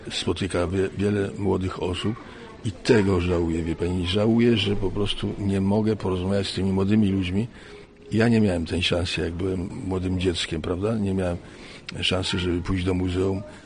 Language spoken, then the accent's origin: Polish; Wieluń, Łódź Voivodeship, Poland; miasto Wieluń pozostało dla mnie właśnie tym moim rodzinnym miastem, gdzie ja coś robię.